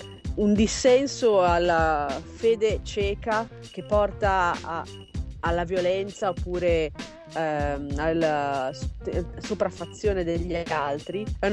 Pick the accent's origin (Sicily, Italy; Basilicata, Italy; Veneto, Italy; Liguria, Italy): Liguria, Italy; Genoa; Io sono di Genova, esatto.